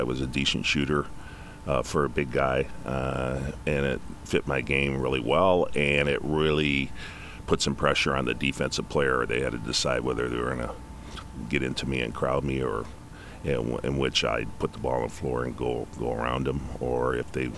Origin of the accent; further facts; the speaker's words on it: St. Anne, Illinois, United States; You know, I grew up in St. Anne, and our basketball team had some success there